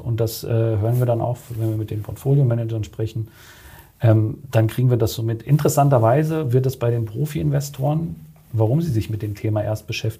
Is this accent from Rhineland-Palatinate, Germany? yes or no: no; Frankfurt, Hesse, Germany; Ich komme aus Frankfurt